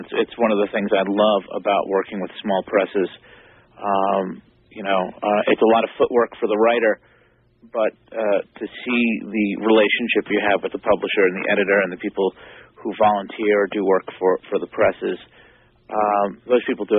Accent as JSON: {"language": "English", "town": "New York City", "region": "New York", "country": "United States", "tie": "born or raised there", "said": "I'm a punk rock kid. I grew up in the New York City punk rock scene"}